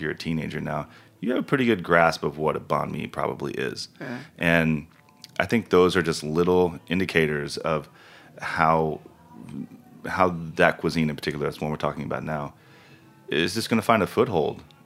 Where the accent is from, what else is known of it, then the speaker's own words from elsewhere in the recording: the Ozarks, United States; the foods that I grew up with in the Ozarks or foraging for with my family or canning in the summer in our garden had some pretty serious differentiations from a child who may have grown up in Charleston.